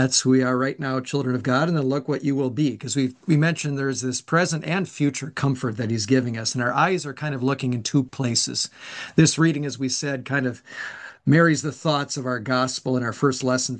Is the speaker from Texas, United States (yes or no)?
no; Wisconsin, United States; now in Chicago, United States; because I grew up in Wisconsin, being indoctrinated in one team to cheer for, and then I did my ministry in Washington, D.C., and now Chicago.